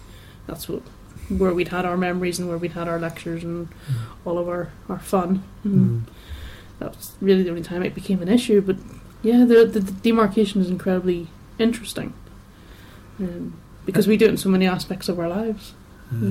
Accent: Northern Ireland, United Kingdom; born there; I was born in Northern Ireland, just outside Belfast, the very end of the 1970s. I can't remember. I think it's Oudenard I was born in, or Dundonald.

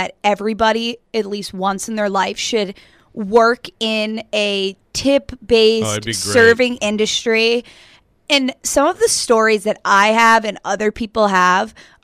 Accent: New York, United States; but I would like to point out that I am a New Yorker.

